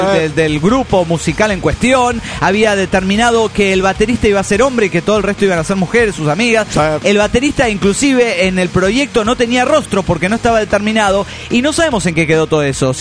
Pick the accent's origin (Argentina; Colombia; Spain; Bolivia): Bolivia; Potosí; de Potosí, Bolivia.